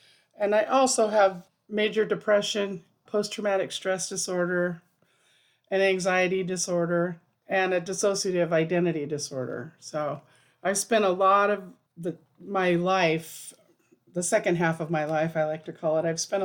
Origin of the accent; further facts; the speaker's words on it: Idaho, United States; born there; I was born in Idaho, and it was my parents' second marriage